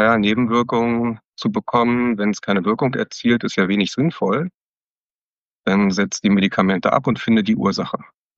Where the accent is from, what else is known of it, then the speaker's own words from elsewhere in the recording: Berlin, Germany; ich komme aus Berlin.